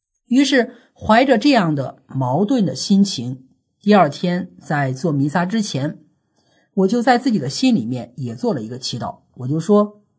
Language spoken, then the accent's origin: Chinese; China; 这就是我们中国人经常说的天助自助者。